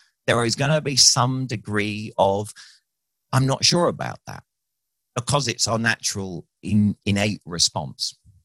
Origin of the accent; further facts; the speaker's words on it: London, United Kingdom; born there; So, I was born in North London, a stone's throw from the old Highbury Stadium, Arsenal's old Highbury Stadium